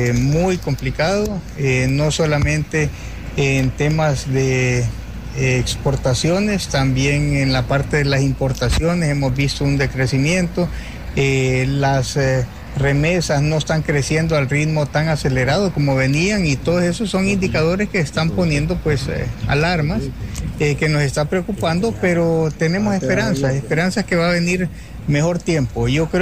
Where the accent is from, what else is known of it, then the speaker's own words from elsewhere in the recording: Honduras; como hondureños